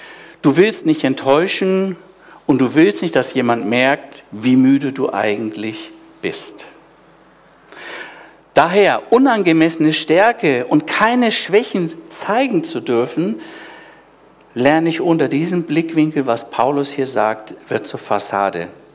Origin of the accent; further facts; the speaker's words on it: Hamburg, Germany; Ich lebe ja hier schon seit 40 Jahren lebe ich hier schon. Aber von meinem Ursprung her bin ich Hamburger. Und ich kann Hamburger Platz nacken und dann geht's richtig los, wenn ich in Hamburg bin. Na, dann wird das ganz anders vom Tonfall.